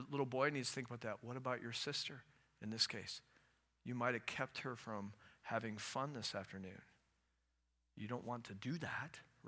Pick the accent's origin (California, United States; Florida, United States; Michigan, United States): Florida, United States; You could tell I grew up in Florida, can't you?